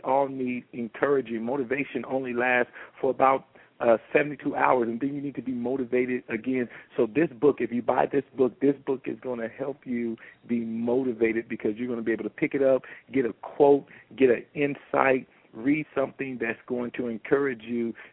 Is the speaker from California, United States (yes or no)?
yes; Compton, California, United States; I was born in Compton, California, to a single mother, to an environment. Compton, California, when I was growing up, was dubbed as the worst city to live in America.